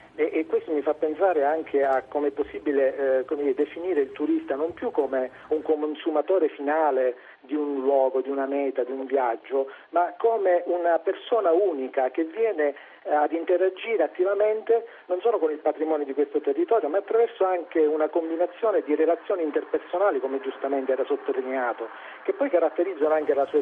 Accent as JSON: {"language": "Italian", "region": "Sicily", "country": "Italy", "said": "di cui sono anche orgoglioso in quanto siciliano anch'io"}